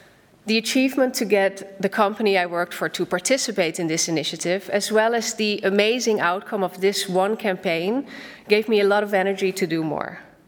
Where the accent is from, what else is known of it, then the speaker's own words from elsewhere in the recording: Netherlands; now in Berlin, Germany; I am from the Netherlands, living in Berlin.